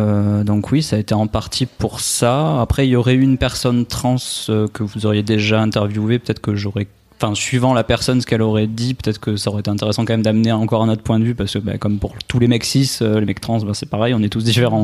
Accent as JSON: {"language": "French", "town": "Albi", "region": "Occitanie", "country": "France", "lives_now": "Nice, France", "said": "Oui, alors moi je suis originaire d'Albi à la base, à côté de Toulouse, mais en ce moment j'habite à Nice."}